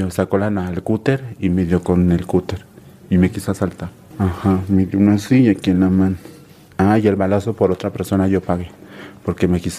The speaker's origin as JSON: {"language": "Spanish", "town": "Cuernavaca", "region": "Morelos", "country": "Mexico", "said": "Yo soy de aquí, de Cuernavaca, Morelos."}